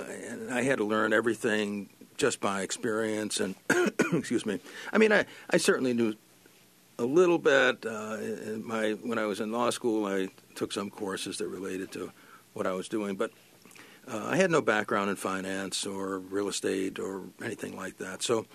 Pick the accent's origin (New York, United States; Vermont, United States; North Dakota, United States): New York, United States; Dolgeville; also born or lived in Little Falls; I was born in Little Falls, New York, and spent the early part of my life until I was a junior in high school in Dowdsville, New York. It was population somewhere swinging between 3,000 and 3,500.